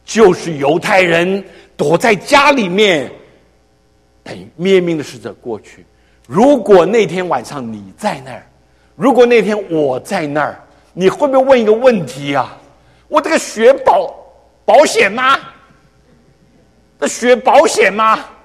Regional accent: China; 我们中国人本来就祭天，天是无形无相，哪有菩萨？

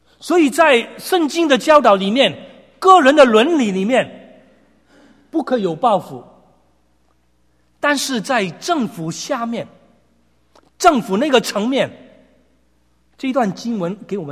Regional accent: Hong Kong; 我记得我在香港长大的时候，

